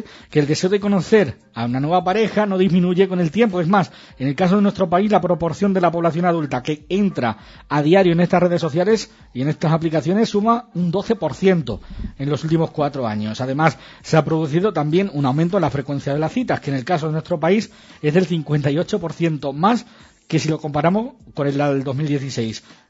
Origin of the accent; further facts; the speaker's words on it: Spain; Que somos españoles con los italianos, primos hermanos.